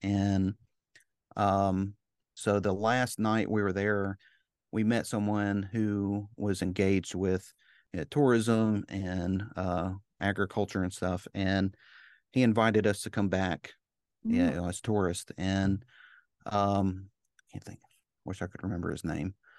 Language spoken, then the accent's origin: English; New Orleans, Louisiana, United States; also born or lived in Memphis / Chicago; I was born in Memphis, and then we moved to Chicago, then we moved to New Orleans, and then we moved. So, you know, several pivotal places growing up